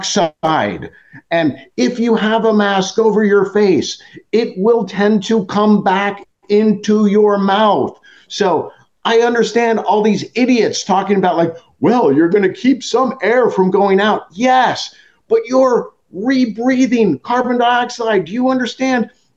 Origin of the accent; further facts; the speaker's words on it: Alamo, California, United States; So I grew up in Alamo. I went to De La Salle High School, the Christian Brothers School, went to St. Mary's College, and then I went to law school in San Francisco.